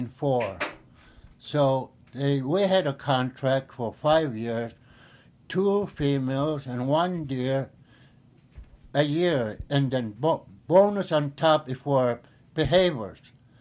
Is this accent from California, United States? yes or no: no; Unalakleet, Alaska, United States; first language Inupiat; English is a second language; also born or lived in Ayuk Island; My mother is from Sheerwick, and of course, I was born down in Ayuk Island and then raised up at Unalaklet Creek all my life.